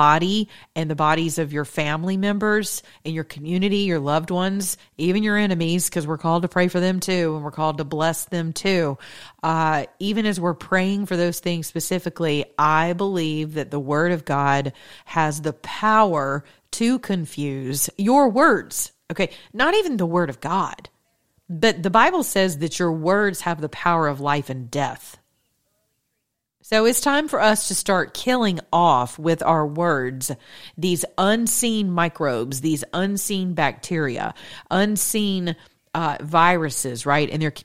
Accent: Georgia, United States; So in closing, I do want to say congratulations to the Georgia Bulldogs right here in my home state.

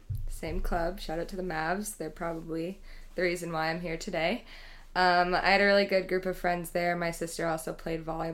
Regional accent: Kansas, United States; I'm from Kansas, and I was an economics major.

